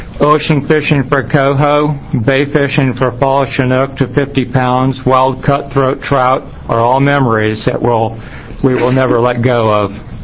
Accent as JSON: {"language": "English", "town": "Salem", "region": "Oregon", "country": "United States", "said": "Salem, Oregon."}